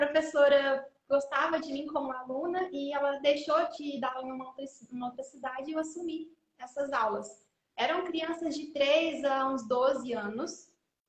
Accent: Três Corações, Minas Gerais, Brazil; Então, eu sou de Três Corações

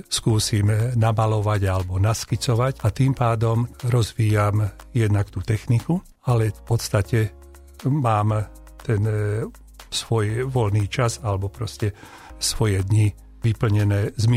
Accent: Banská Bystrica Region, Slovakia; born there; now in Banská Bystrica, Slovakia; mesto Banská Bystrica, kde sa cítim už byť Bystričanom po 46 rokoch. A potom je to ďalej Horehronie a najmä moja rodná obec, kde mám v úvodzovkách povedané korene.

